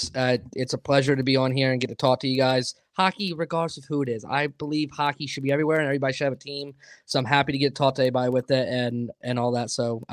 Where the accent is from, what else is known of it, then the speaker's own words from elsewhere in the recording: Greenville, South Carolina, United States; I got into hockey because of this team, and I'm from Greenville, South Carolina.